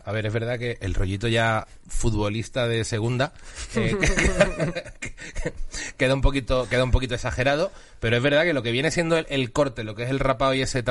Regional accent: Seville, Andalusia, Spain; Yo recuerdo mi infancia en Triana

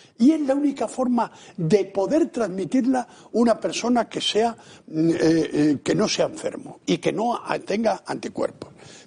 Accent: Castilla-La Mancha, Spain; Yo que soy de La Mancha, no sabía lo que eran las olas, más que por un juego que llegaba en la feria a mi pueblo

